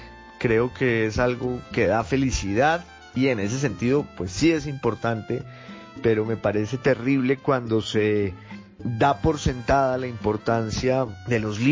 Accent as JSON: {"language": "Spanish", "town": "Popayán", "region": "Cauca", "country": "Colombia", "tie": "born or raised there", "also_born_or_lived": "England", "said": "de Popayán, que es mi ciudad natal, de Italia, que es donde están parte de mis orígenes, porque mi mamá es italiana, de Inglaterra, que fue un sitio en el que viví"}